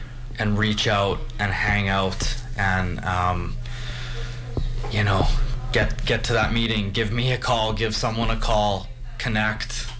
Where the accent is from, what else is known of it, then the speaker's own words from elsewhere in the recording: Canada; you know, I'm the guy from Canada